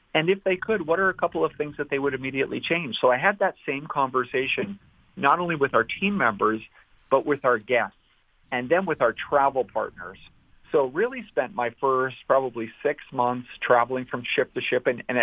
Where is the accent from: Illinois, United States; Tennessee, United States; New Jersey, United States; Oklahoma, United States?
New Jersey, United States; when I grew up in New Jersey and had the opportunity to go to a little hotel school up in Ithaca, New York